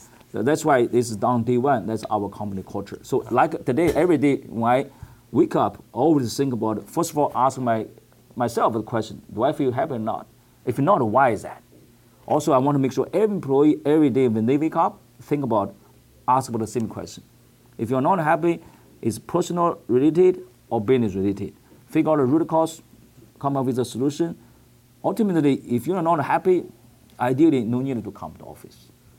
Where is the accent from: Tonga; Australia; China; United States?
China; born there; English is a second language; I was born in China, and I was in Beijing 1994, 1995, 1996.